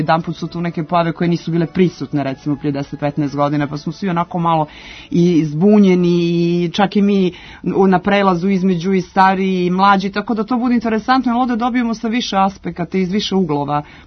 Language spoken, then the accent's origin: Serbian; Montenegro; pošto ja dolazim iz Crne Gore